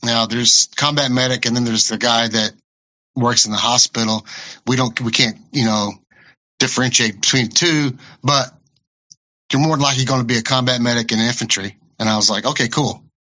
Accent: Waco, Texas, United States; also born or lived in LaGrange; So I was born in Texas City, Texas in 1969.

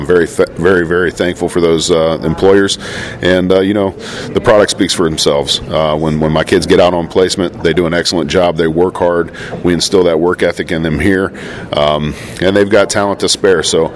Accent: Dayton, Ohio, United States; also born or lived in Waynesville; now in Lynchburg, United States; So born and raised in South Dayton, went to Springboro Schools, grew up in Waynesville, Ohio, moved to Lynchburg, Ohio when I was 21 years old.

